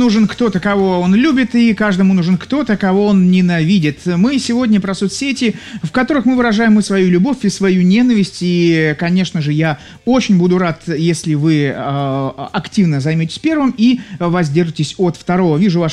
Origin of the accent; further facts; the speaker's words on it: Saint Petersburg, Russia; Я нахожусь в Санкт-Петербурге, родом из Ленинграда